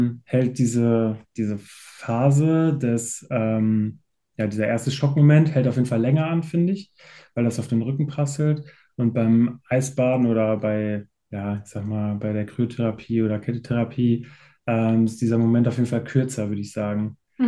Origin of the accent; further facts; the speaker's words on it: North Rhine-Westphalia, Germany; bin aus dem Sauerland. Daher kennen wir uns ja auch so ein bisschen aus der Ecke. Bin 34 Jahre alt.